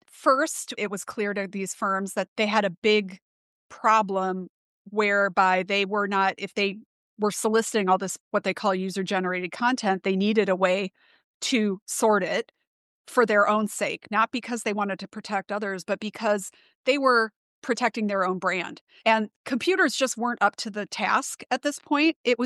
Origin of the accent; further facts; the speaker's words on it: Wisconsin, United States; I'm from the Midwest, I'm from Wisconsin.